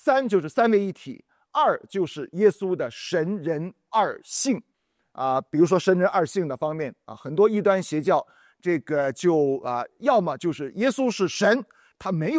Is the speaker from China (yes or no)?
yes; China; 因为按照我们中国人的文化的观念，父亲是比较高的